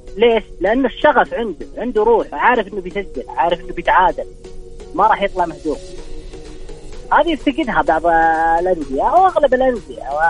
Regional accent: Makkah Province, Saudi Arabia; انا من الغربية

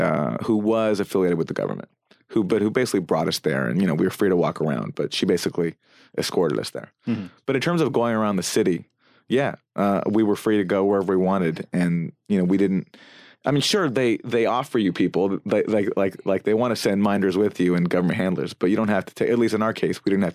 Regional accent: Canada; for me, getting in was no problem because I'm Canadian

